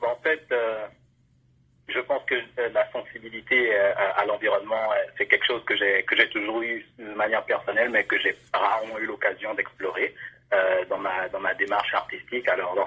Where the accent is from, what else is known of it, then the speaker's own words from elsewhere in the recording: Benin; raconter un peu ce vécu de mon enfance au Bénin, où déjà à l'époque, dans les années 90, on recyclait sans nécessairement avoir une conscience environnementale.